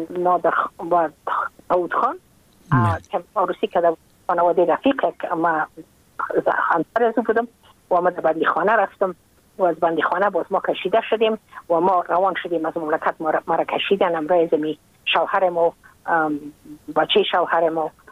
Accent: Afghanistan; moved away as an adult; now in United States; من که از افغانستان بقا آمدم بله. من اون سال بودم 28 ساله

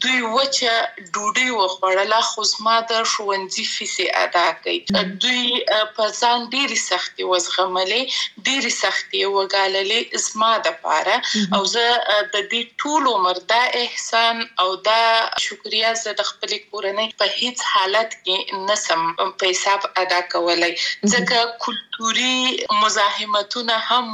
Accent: Afghanistan; زه د افغانستان یم او زه همیشه دا داوا کوم چې زه د افغانستان یم یعنی ټول افغانستان راته ګران دی

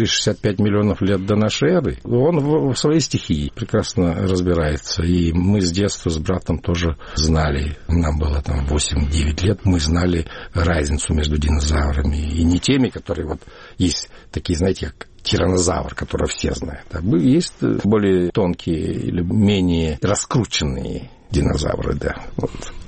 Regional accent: Ulaanbaatar, Mongolia; в детстве, в Улан-Баторе у нас был большой Чайна-таун

